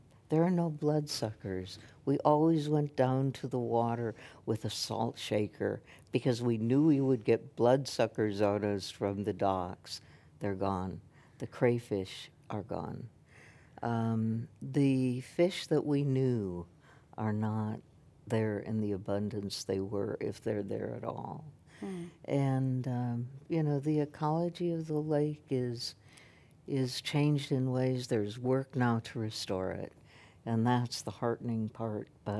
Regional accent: South Dakota, United States; now in New York, United States; And if people ask me, where do you live? I say New York. If they ask me, where are you from? I say South Dakota.

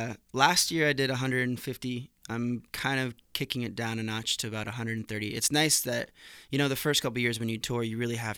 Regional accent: Sacramento, California, United States; also born or lived in Seattle / Ohio / Texas; Yeah, I was born in Seattle and started my childhood and was raised most of my childhood in Sacramento, California. And then my family moved to Ohio, and I moved to Texas

